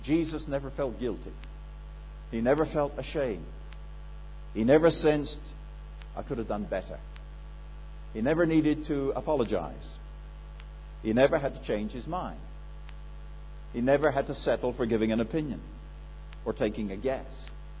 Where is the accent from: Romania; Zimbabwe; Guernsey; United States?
Guernsey; When I come from the Channel Island of Guernsey. I was born in Guernsey, tiny little dot on the map off the north-northwest coast of France, north coast of France actually, but belonging to the UK.